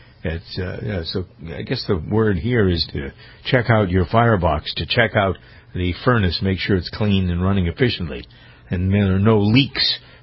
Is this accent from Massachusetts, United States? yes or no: yes; Boston, Massachusetts, United States; I'm looking at some of the local papers in and around my hometown in Boston.